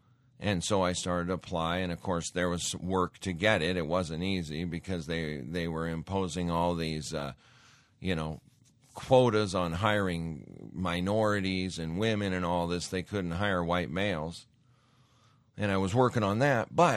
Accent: Montana, United States; Growing up in Montana, I was saying words in elementary school you would never even want to hear.

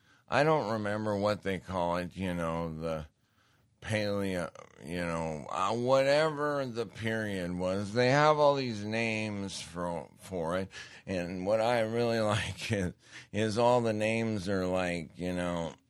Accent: Montana, United States; I grew up in Montana. I loved Glacier Park. We went there every summer.

